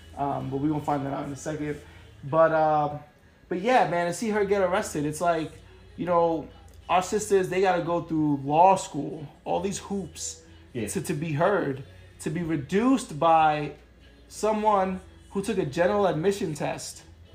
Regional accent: Brooklyn, New York, United States; Growing up in Brooklyn, I kind of got a sense of the vibe of the communities, what they value

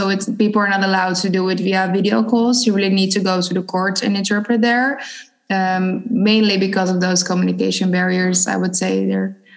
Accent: Croatia; first language Croatian; English is a second language; my native language is Croatian. So I really need to switch and to make differences in my pronunciation.

